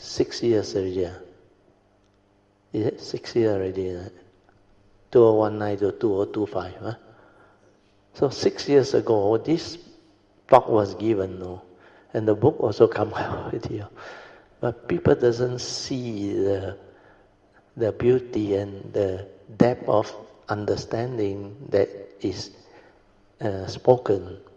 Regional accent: Alor Setar, Kedah, Malaysia; They are from Alostar, my hometown.

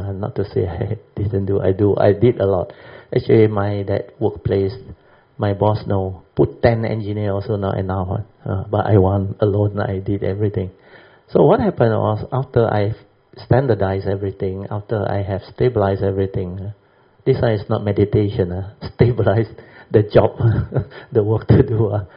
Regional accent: Kedah, Malaysia; I'm from the Kedah state, we are the loan holder, we're supposed to be on permanent.

